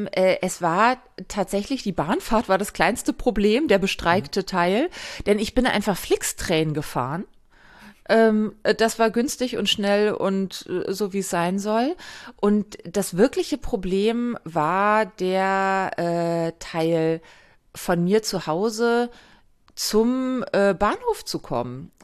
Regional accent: Hamburg, Germany; in Hamburg ist es so, meine Heimatstadt

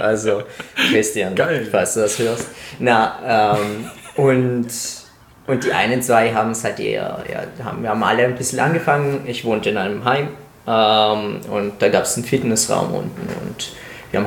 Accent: Italy; eben als Italiener, Calisthenics ist in Italien, hat viel früher angefangen als hier.

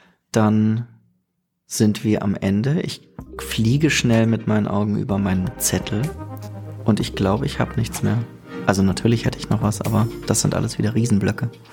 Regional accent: Germany; Ich komme ja aus Deutschland und der Föderalismus ist ja immer so eine Frage, ob der so geil ist.

